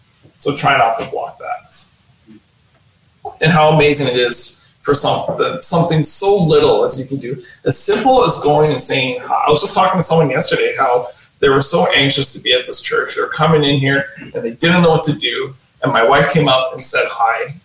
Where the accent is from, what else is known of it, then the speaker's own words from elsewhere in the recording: New York, United States; we grew up in the States and we were in New York.